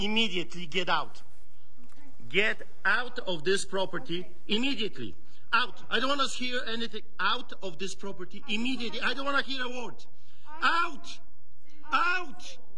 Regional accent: Poland; English is a second language; I grew up in Poland hearing the stories from my grandparents about what the Nazis did, what the Gestapo did.

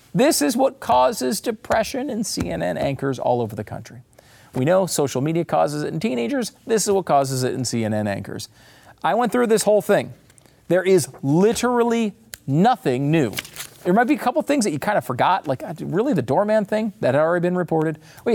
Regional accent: Connecticut, United States; And, and that includes growing up in Connecticut when, like, UConn was really Geno Auriemma and all that was going on.

